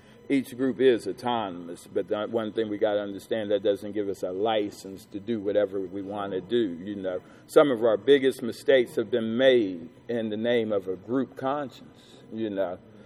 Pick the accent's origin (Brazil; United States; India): United States; Clarksburg, West Virginia; born there; also born or lived in Washington, D.C.; I was born in Clarksburg, West Virginia. My mother lived in Northeast D.C. I was moved back and forth, you know, and I was real confused.